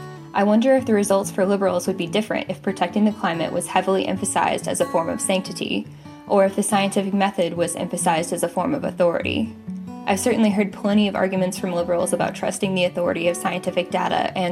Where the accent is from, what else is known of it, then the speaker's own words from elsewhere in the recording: Austin, Texas, United States; now in San Diego, United States; I'm a millennial from Austin, Texas, who's currently living in San Diego, California.